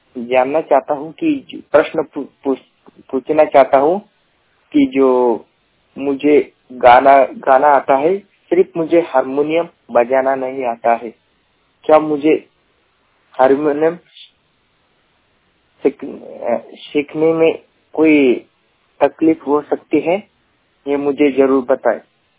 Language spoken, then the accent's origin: Hindi; Jalna, Maharashtra, India; मेरी स्कूल पहली से दसवीं तक जालना में हुई है और ग्यारहवीं बारहवीं हमारे गांव में हुई है